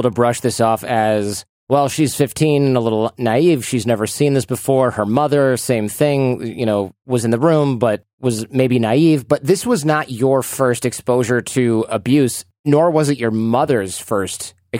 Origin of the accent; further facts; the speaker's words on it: Michigan, United States; two bumpkins from Michigan, I'm including myself in that, by the way.